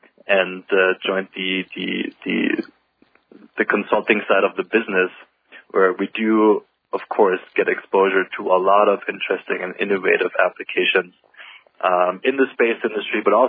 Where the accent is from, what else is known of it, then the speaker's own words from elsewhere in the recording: Germany; English is a second language; growing up in Germany, Germans certainly have less exposure to organizations such as